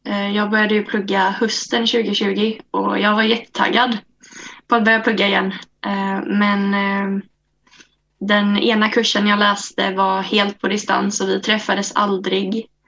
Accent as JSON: {"language": "Swedish", "town": "Kungälv", "region": "Västra Götaland County", "country": "Sweden", "lives_now": "Gothenburg, Sweden", "said": "och jag är också 22 år gammal. Jag är från Kungälv egentligen men jag bor i Göteborg just nu."}